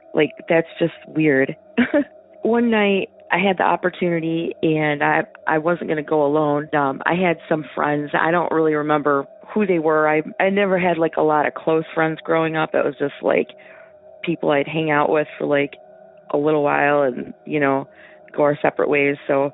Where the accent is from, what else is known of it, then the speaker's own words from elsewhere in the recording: Michigan, United States; I'm from Michigan.